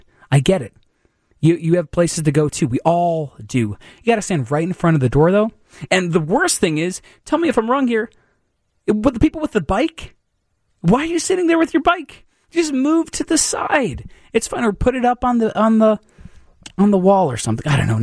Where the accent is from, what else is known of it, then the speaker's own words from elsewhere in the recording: McHenry, Illinois, United States; now in Chicago, United States; needs to walk down Michigan Avenue every single day to get to work here in Chicago, and when I was growing up in McHenry